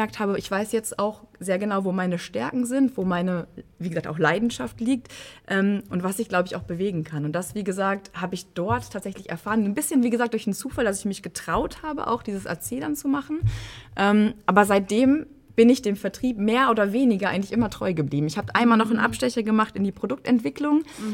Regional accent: North Rhine-Westphalia, Germany; Ich komme aus Münsterland gebürtig und auch da dann, wie gesagt, die Ausbildung gemacht.

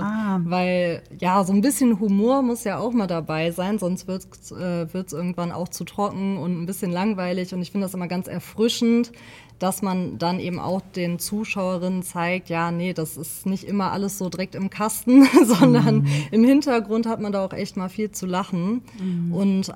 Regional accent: Wuppertal, North Rhine-Westphalia, Germany; diese lokale Nähe zu meiner Heimatstadt Wuppertal, möchte ich auch irgendwie zeigen

